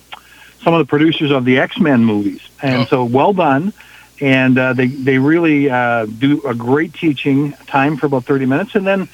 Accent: Eastern Canada, Canada; also born or lived in South America; now in United States; Originally, I'm from Canada, Eastern Canada. Was a missionary in South America for 7 to 10 years

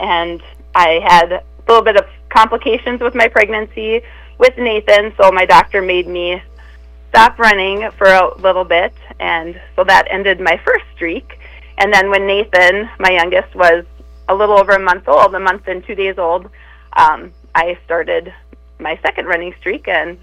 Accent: Crookston, Minnesota, United States; I'm from Crookston, Minnesota, so I'm used to cold weather

